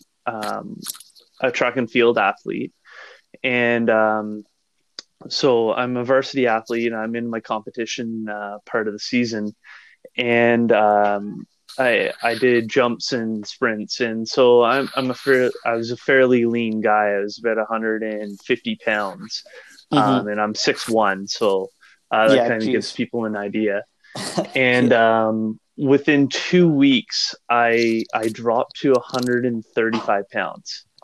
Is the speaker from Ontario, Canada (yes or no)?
yes; Kingston, Ontario, Canada; in my hometown of Kingston in a fitness center.